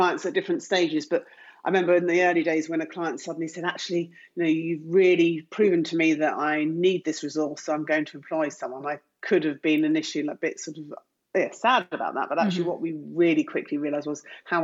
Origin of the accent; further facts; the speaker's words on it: Tunbridge Wells, South East England, United Kingdom; she is going to be launching with in my hometown of Tunbridge Wells. So she's going to be in Kent.